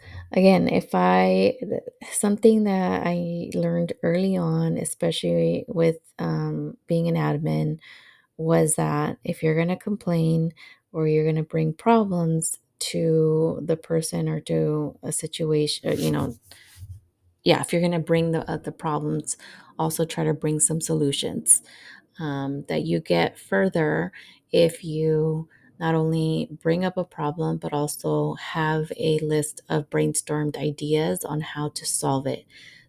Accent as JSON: {"language": "English", "region": "California", "country": "United States", "said": "the Bay Area and I say we because I'm from the Bay Area, will be left without representation."}